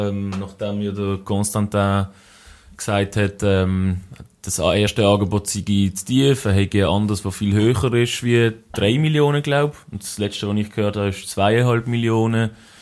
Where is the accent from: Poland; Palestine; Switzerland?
Switzerland; Was jetzt für ihn und für uns als Schweizer Nazi-Fans wahrscheinlich gut ist